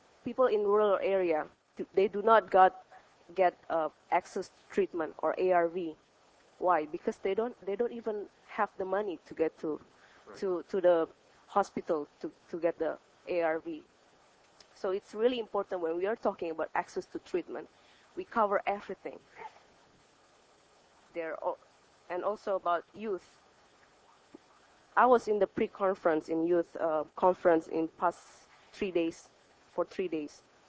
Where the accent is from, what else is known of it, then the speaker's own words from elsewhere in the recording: Indonesia; English is a second language; Greetings from Indonesia. … I'm from Indonesia, and I'm 24 years old.